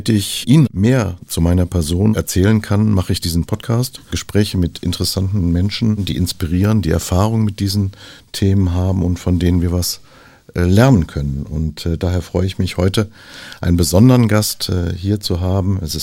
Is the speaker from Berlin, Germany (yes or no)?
no; Cologne, North Rhine-Westphalia, Germany; meine Heimatstadt Köln